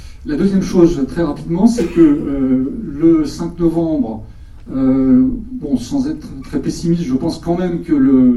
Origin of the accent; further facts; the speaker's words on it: France; moi, j'estime en tant que Français, à donner des orientations sur la manière dont ça doit se produire là-bas